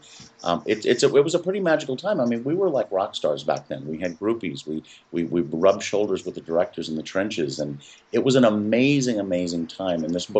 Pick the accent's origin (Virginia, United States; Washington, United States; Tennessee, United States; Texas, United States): Texas, United States; Because, you know, I grew up in Texas, and, you know, if I even mentioned the word makeup, the cowboys would beat the shit out of me.